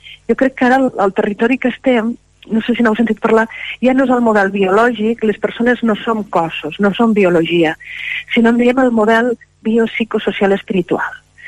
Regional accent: Llardecans, Catalonia, Spain; Jo soc de Llardecans, jo crec que soc com molta gent de Lleida, que Lleida jo crec que és un terme ampliat amb tots els pobles que estem al voltant, i a part em sento molt de Llardecans.

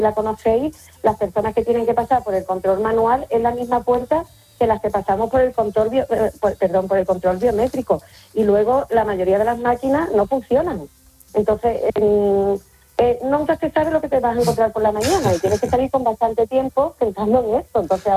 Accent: Gibraltar; cuando le preguntan de dónde soy, de Gibraltar, dicen, Gibraltar español.

